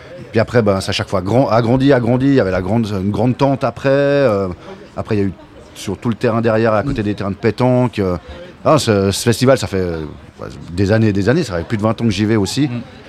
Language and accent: French; Bernay, Normandy, France; moi je suis de Bernay